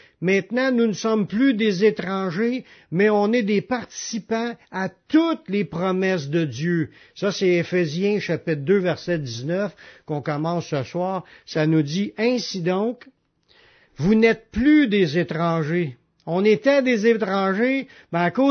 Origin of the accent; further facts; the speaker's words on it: Canada; Oui, on est des Canadiens, mais on n'est pas juste des Canadiens. Canadiens selon la chair, mais citoyens du royaume des cieux en Jésus-Christ.